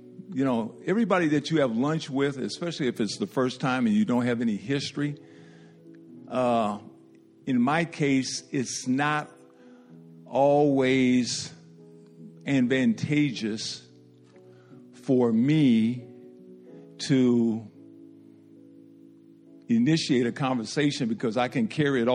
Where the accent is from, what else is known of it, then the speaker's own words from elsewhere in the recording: Detroit, Michigan, United States; Considering the fact that I grew up in Detroit, born in 1957